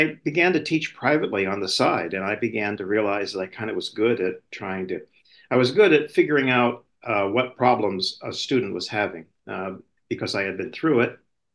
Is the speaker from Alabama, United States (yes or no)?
no; Gardiner, Maine, United States; And I grew up in Maine. The state of Maine, Central Maine, Gardner Area High School.